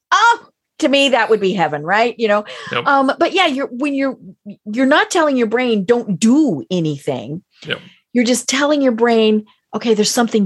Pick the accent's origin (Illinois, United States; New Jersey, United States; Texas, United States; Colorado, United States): Colorado, United States; and I'm from Colorado, and so, you know, I'm very much nature.